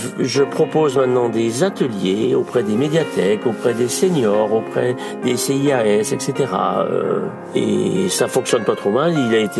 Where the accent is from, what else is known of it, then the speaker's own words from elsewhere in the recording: La Guerche-de-Bretagne, Brittany, France; je suis de la Gerge de Bretagne, donc c'est en Ille-et-Vilaine et c'est limitrophe au département de la Loire-Atlantique, de la Mayenne et du Maine-et-Loire aussi. Donc 62 ans, je suis à la retraite